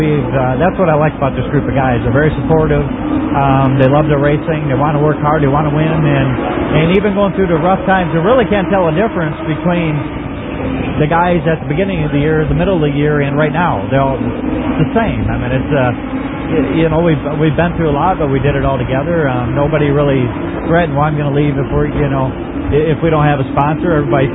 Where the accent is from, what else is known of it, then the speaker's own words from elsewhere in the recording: Michigan, United States; And you know, where I grew up in Michigan, I only ran one night a week